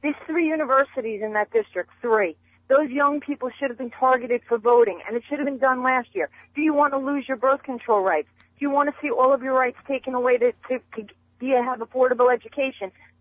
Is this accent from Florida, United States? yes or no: yes; Florida, United States; I'm from Florida. I want to go back and talk about the recent election down here.